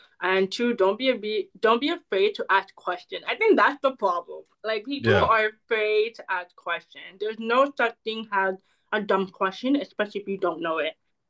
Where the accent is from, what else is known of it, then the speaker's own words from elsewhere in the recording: Toronto, Ontario, Canada; I'm from Canada, yes.